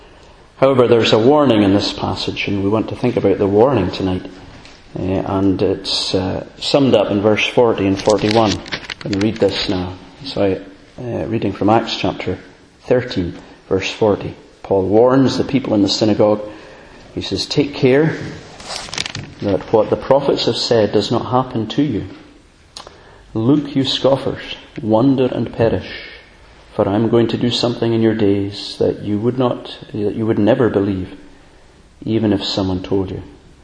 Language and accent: English; Alness, Scotland, United Kingdom; When I was growing up in Alness, Inverness was the place to go.